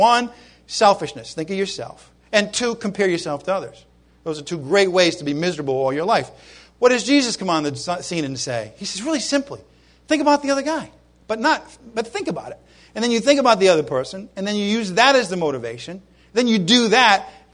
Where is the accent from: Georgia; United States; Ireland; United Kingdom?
Ireland; in spite of myself being Irish and all that, I'm loving these people